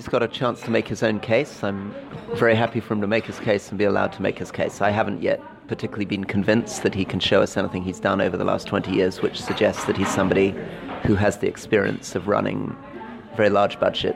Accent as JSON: {"language": "English", "region": "London", "country": "United Kingdom", "said": "Fundamentally, I'm a Londoner, but I'm a Londoner who has experience delivering in Britain and all over the world."}